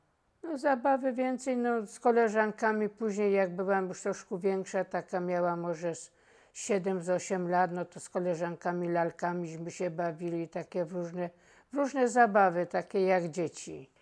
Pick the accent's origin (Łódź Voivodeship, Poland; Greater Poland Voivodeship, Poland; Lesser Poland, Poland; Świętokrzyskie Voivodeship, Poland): Lesser Poland, Poland; Kraków; No i urodziłam się w Bronowicach Małych, wychowałam się też w Bronowicach Małych, no i dalej mieszkam w Bronowicach Małych. Tylko że przedtem byłam na ulicy Pod Strzechą, a od 1962 roku mieszkam na ulicy Pasternik.